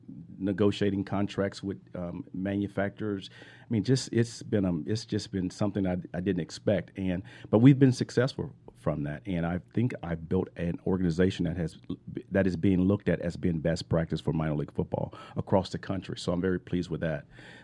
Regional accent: Tuskegee, Alabama, United States; Tuskegee, not Auburn. I grew up

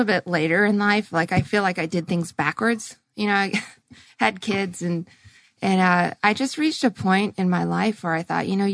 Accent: British Columbia, Canada; now in United States; I grew up in Canada, in British Columbia. You know, because I had family and stuff in Oklahoma, I decided to go to college, you know, in the States.

